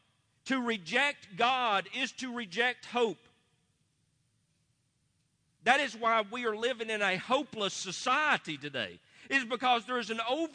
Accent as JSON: {"language": "English", "region": "the South", "country": "United States", "said": "How can I be one with some of you Yankees as a Southerner?"}